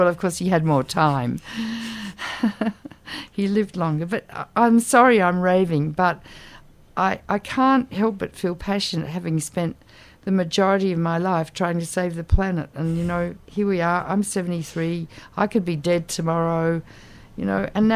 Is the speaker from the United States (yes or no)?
no; Australia; Well, I'm an Australian, so Aussies just shoot from the hip.